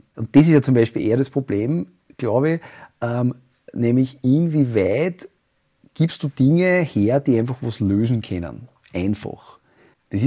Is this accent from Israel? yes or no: no; Upper Austria, Austria; Und ich darf Haxen sagen, ich bin Oberösterreicher